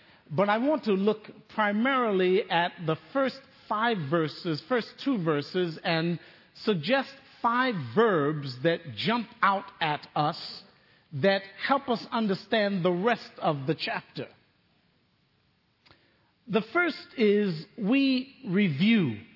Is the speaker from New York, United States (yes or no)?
yes; Bronx, New York, United States; I am from the Bronx, and I will take you out.